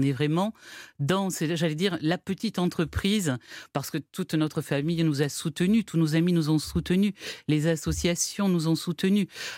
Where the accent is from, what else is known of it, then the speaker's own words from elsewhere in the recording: Toulouse, Occitanie, France; nous sommes Toulousains, comme vous l'entendez peut-être à mon accent.